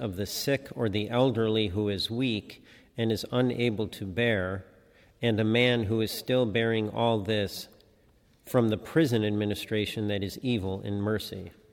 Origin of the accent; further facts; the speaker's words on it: Yemen; unavailable in my home country of Yemen.